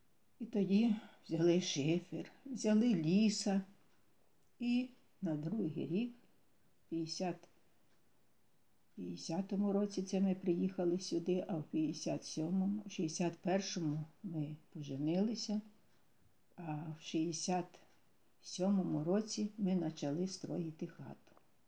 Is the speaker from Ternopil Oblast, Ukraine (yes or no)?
yes; Ternopil Oblast, Ukraine; moved away; я сама з Тернопільської області живу, жили ми там, батьки наші, 2 брати.